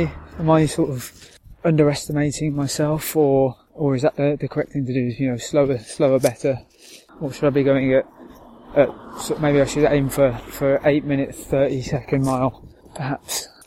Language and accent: English; Birmingham, West Midlands, United Kingdom; I'm from Birmingham in the United Kingdom.